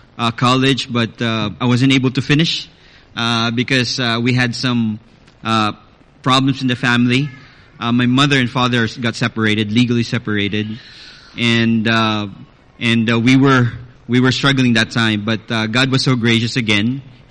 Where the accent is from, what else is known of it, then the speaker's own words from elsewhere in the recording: Philippines; We're from the Philippines. Growing up, I grew up in a strongly devoted Catholic family. And growing up, you know, in the Philippines